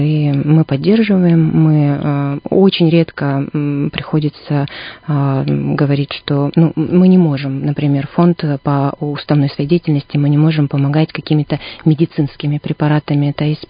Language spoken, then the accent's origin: Russian; Bratsk, Irkutsk Oblast, Russia; now in Irkutsk, Russia; Моя малая родина. Это город Братск, там я выросла, там я получила свои два образования. В 2005 году я переехала в город Иркутск.